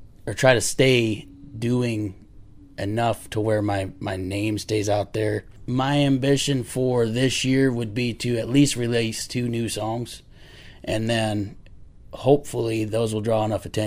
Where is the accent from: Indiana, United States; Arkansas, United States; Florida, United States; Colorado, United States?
Florida, United States; Ocala; also born or lived in Tennessee; now in Fort Myers, United States; I'm originally from Ocala, Florida.